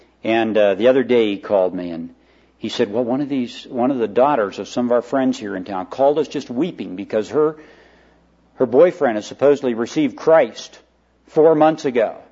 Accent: Garden City, Iowa, United States; I went back to my hometown in Garden City, Iowa, and I was this little town of 100 people with a beer joint and a grain elevator and a lumber yard and a couple street lights

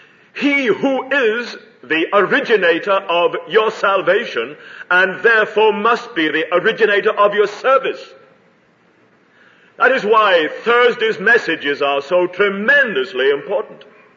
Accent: North West England, United Kingdom; Keswick is a little town in England, and I live next door to it. My hometown is next door to Keswick.

